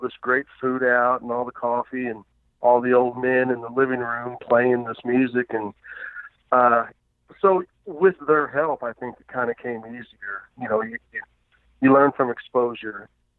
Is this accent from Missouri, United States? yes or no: yes; DeSoto, Missouri, United States; I grew up in a little rural town about 60 miles south of St. Louis, in a little town called DeSoto, which was a train town.